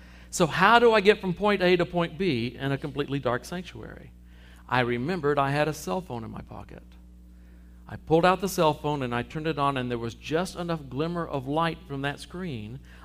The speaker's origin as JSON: {"language": "English", "region": "Texas", "country": "United States", "tie": "born or raised there", "said": "I'm sorry, I didn't grow up in West Virginia. I don't like camping. I grew up in Texas."}